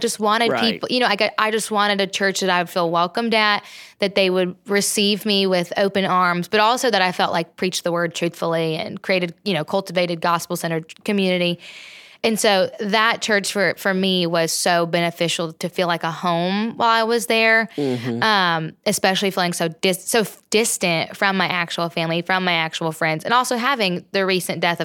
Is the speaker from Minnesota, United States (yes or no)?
no; Georgia, United States; I knew from either my time in college or my time growing up in Georgia.